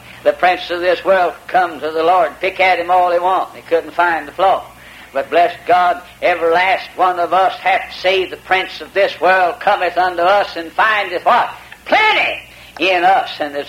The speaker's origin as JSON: {"language": "English", "region": "Alabama", "country": "United States", "tie": "born or raised there", "said": "I went to with my older brother one time to where I was kind of born and raised in Alabama. And I had been away from that about 40 years."}